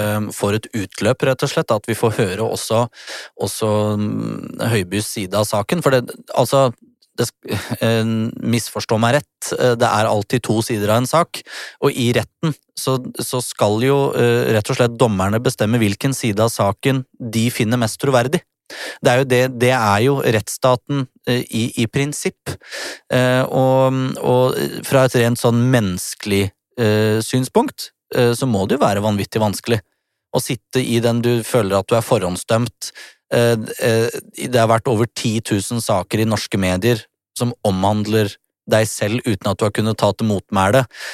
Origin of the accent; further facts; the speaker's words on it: Krokstadelva, Buskerud, Norway; Altså, jeg er fra Krokstadelva, så vi vet jo å bruke ganske tunge uttrykk som ikke står i ordboka